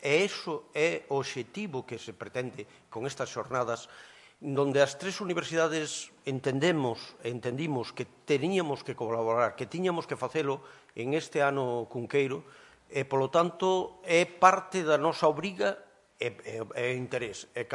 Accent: Mondoñedo, Galicia, Spain; eu que son de Mondoñedo, eu son mindoniense, dos nacidos baixo a Paula

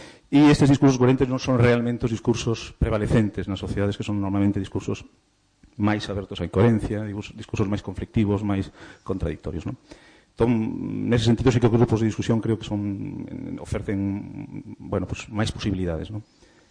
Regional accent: Galicia, Spain; accent: Galician; eu, cando falo castelán, tamén teño acento galego.

